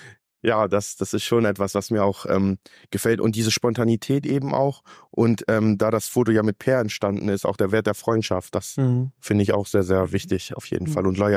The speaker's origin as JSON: {"language": "German", "region": "Lower Saxony", "country": "Germany", "said": "Ich komme aus der Nähe von Nienburg an der Weser, aus dem kleinen Ort Gallisbünden mit 200 Einwohnern"}